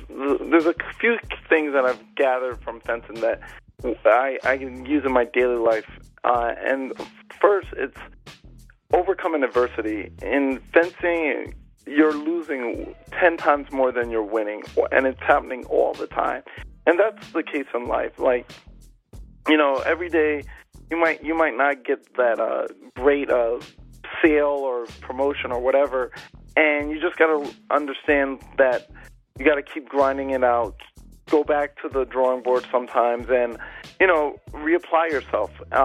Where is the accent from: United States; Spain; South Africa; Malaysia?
United States; Flatbush, New York; so, yeah, I grew up in Flatbush, and at the time when I was growing up in, like, the early to mid-90s, everybody, like, basically claimed rappers from their neighborhood.